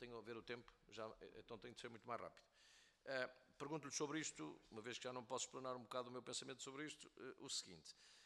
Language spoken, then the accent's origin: Portuguese; Caminha, Viana do Castelo, Portugal; porque sou natural de Caminha